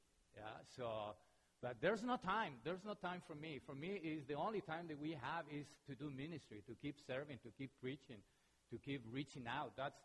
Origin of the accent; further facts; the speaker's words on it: Mexico; I'm from Mexico.